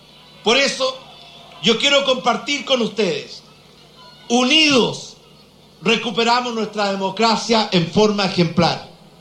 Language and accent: Spanish; Chile; cada vez que nos hemos unido como chilenos